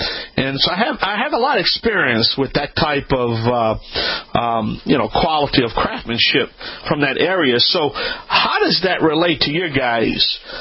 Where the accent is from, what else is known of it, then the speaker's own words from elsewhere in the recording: Louisiana, United States; That's right. I'm the Cajun man from the Bayou Land.